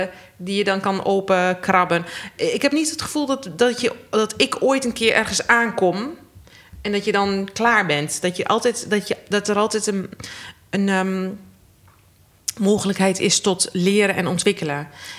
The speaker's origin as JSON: {"language": "Dutch", "town": "Enschede", "region": "Overijssel", "country": "Netherlands", "tie": "born there", "said": "Ik ben in Enschede geboren"}